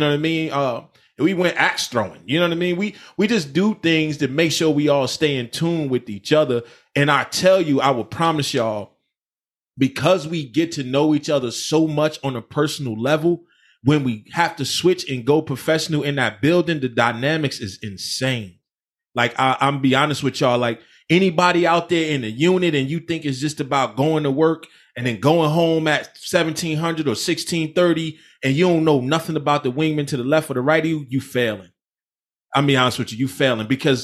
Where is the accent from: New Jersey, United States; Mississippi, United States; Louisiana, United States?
New Jersey, United States; So I'm from Jersey. So when we say my word is my bond, my word is my bond.